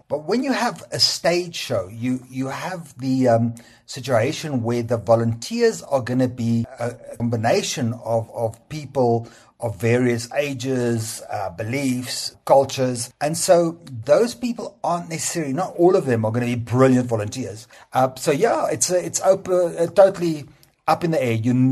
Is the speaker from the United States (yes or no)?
no; South Africa; I am actually Afrikaans, so many people think I'm English. I'm not. I'm Afrikaans.